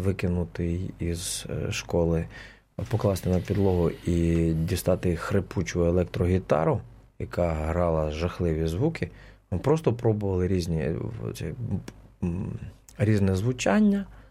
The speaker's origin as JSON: {"language": "Ukrainian", "region": "Zakarpattia Oblast", "country": "Ukraine", "tie": "born or raised there", "said": "Да я виріс в Латориці, у мене жабри мали з'явитися вже давно."}